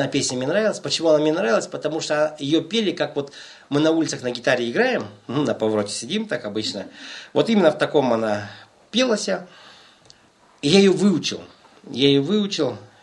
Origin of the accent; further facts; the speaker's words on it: Kazakhstan; и я впервые подумал, что я казах, вот по-настоящему посидел, так подумал, ага, но я язык не знаю